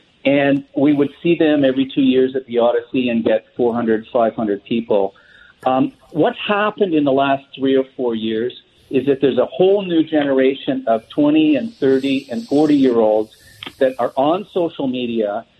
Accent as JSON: {"language": "English", "town": "Ottawa", "region": "Ontario", "country": "Canada", "said": "I'm from the Ottawa area."}